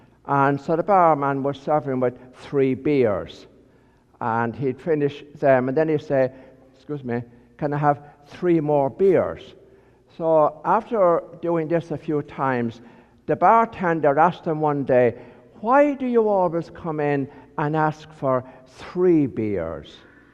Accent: Ireland; as an Irish person we find it hard to say three because we don't we find difficulties with our THs.

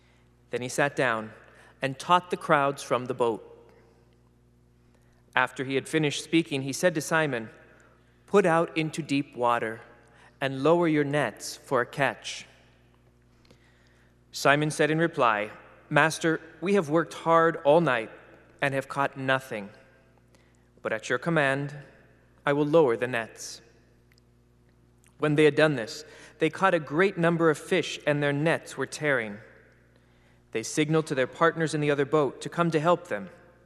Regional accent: Woodland Hills, California, United States; I was born and raised in Woodland Hills in the San Fernando Valley.

